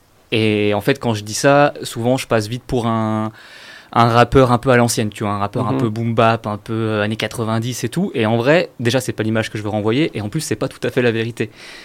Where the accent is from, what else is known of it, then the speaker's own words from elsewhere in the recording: Auvergne-Rhône-Alpes, France; c'est un morceau qui parle de là d'où je viens d'une petite ville au fin fond de la Haute-Savoie, dans une vallée très polluée et très industrielle.